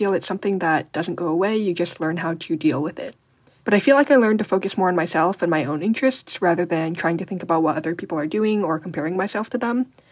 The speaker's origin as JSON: {"language": "English", "region": "California", "country": "United States", "tie": "born or raised there", "said": "especially growing up in the Bay Area, there's a really big college culture"}